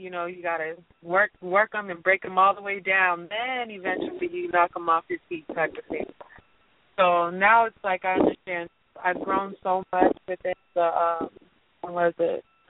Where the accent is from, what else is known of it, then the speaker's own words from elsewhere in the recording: Tonga; It's from my culture, because I'm from Tonga, and it's like Samoan, the Polynesian Islands, and Hawaii.